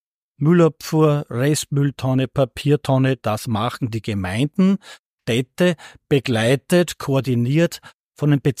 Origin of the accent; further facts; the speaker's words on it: Brunnenthal, Upper Austria, Austria; 63 geboren und bin ja aufgewachsen in Brunnenthal als Kind, als eines von zwei Kindern eines Kleinunternehmer-Ehepaares.